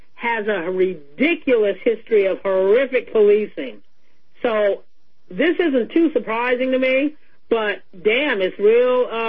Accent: Sacramento, California, United States; when I was growing up in Sacramento, we used to go to Davis to various functions all the time.

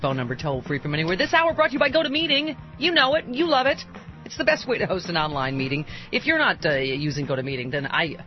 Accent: Buffalo, New York, United States; now in Los Angeles, United States; well, I grew up in Buffalo, so I mean cold.

